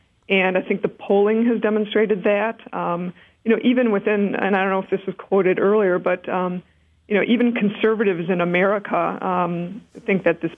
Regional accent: Milwaukee, Wisconsin, United States; I'm actually from Wisconsin. I'm from the Milwaukee area.

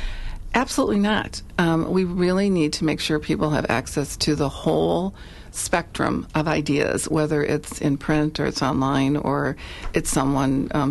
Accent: Milwaukee, Wisconsin, United States; I am originally from Milwaukee, used the Tippecanoe branch on our south side

